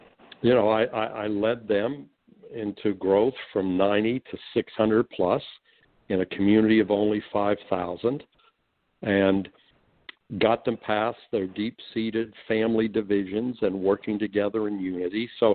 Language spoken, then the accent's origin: English; Butler, Pennsylvania, United States; I grew up in Butler, mm-hmm. Pennsylvania, 1,000 people in my high school graduating class, not a single minority.